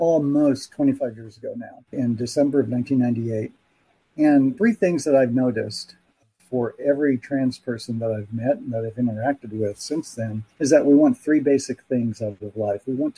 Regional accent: Kansas, United States; I had to mention I came from Kansas. I grew up on a farm, that kind of thing.

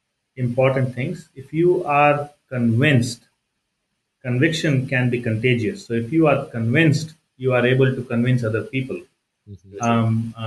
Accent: Bangalore, Karnataka, India; I'm originally from India. My parents, my dad was in the Indian Air Force. So we used to move around various cities. So I would say cosmopolitan India. I've been in Bangalore.

